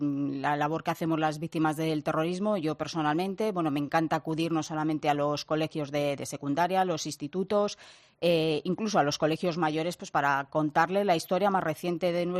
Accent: Ermua, Basque Country, Spain; nosotros éramos de los pocos que nos poníamos en la plaza de mi pueblo, ahí en Ermua

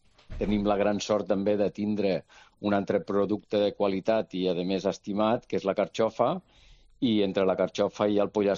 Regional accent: El Prat de Llobregat, Catalonia, Spain; born there; jo que vaig néixer ja aquí al Prat

